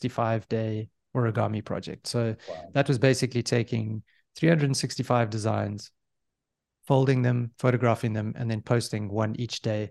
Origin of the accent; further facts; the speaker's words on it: Johannesburg, Gauteng, South Africa; now in Cape Town, South Africa; Yes, so I am from South Africa. I grew up in Johannesburg. I now live in Cape Town, South Africa.